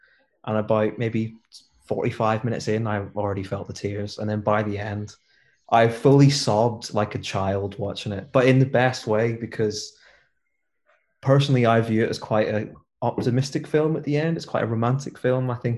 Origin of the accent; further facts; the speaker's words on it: Ireland; like I'm from Ireland, when I go home for Christmas